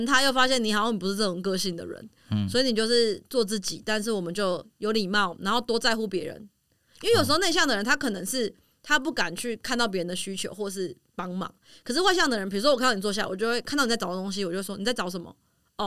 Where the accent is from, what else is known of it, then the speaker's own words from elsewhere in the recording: Taiwan; 而且因为大部分的人，说实在，我们台湾人没那么喜欢运动嘛。